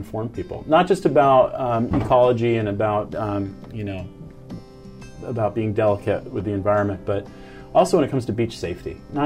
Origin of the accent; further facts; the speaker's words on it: Waldport, Oregon, United States; I mean, I grew up here on the coast. I grew up in Walport, actually.